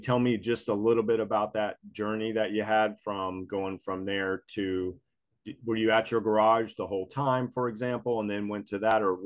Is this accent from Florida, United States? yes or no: yes; Tampa, Florida, United States; now in Hawaii, United States; I live in Hawaii. I'm in Hawaii. So we experienced same thing. I'm from Tampa, Florida originally.